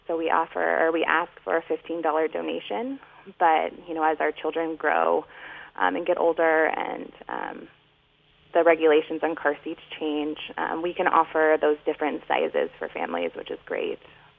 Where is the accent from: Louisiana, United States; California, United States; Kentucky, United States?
California, United States; Ukiah; I am Yokeo Pomo from Ukiah.